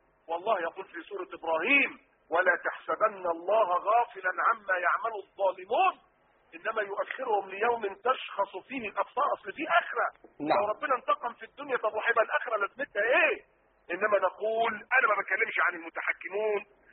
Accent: Egypt; اذا كنا احنا خذلناكم كمصريين ولا كعرب

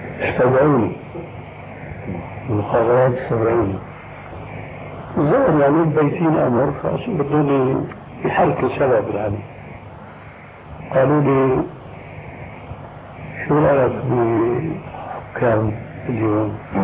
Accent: Syria; moved away as an adult; فأنا خروجي من سوريا إلى لبنان كان في ظرف المهلة اللي حددوا لي إياه

